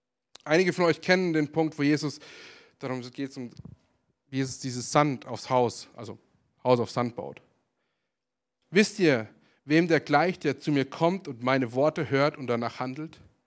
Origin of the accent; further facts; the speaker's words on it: Bavaria, Germany; in meiner alten Heimat. In dem wunderschönen Oberbayern, im Chiemgau, am Chiemsee.